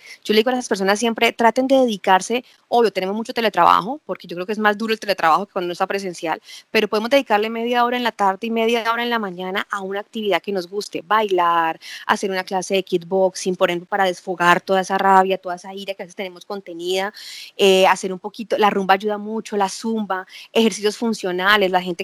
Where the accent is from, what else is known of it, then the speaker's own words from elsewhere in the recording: Colombia; De pronto aquí nosotros somos colombianos tercermundistas, como nos dicen